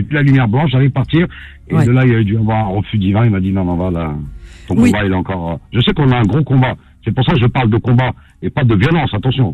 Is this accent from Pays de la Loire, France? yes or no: no; Pantin, Île-de-France, France; born there; Je suis né en France, je suis dans une région parisienne, je suis né à Pantin.